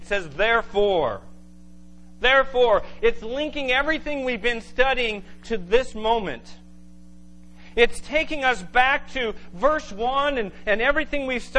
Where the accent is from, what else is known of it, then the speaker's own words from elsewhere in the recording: California, United States; and I'm from Southern California, and a house on cinder block in an earthquake scares me